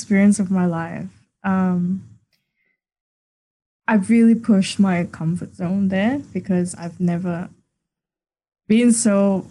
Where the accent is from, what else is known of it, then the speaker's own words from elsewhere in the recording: Hong Kong; So I'm from Hong Kong